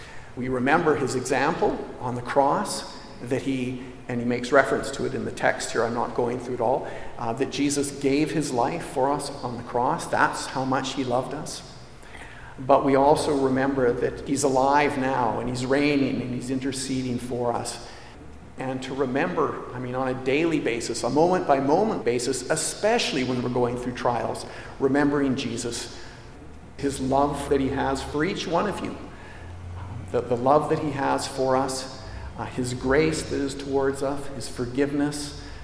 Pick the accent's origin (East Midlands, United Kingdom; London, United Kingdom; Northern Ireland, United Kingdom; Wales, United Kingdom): London, United Kingdom; We grew up in the Harrow Road area, and there was a gang of our kids there.